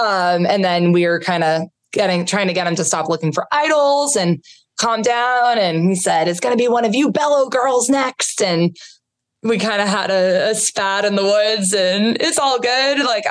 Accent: Boston, Massachusetts, United States; We're both from Boston area.

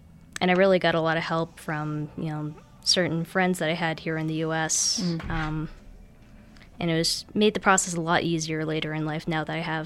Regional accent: Budapest, Hungary; Budapest, Hungary, actually.

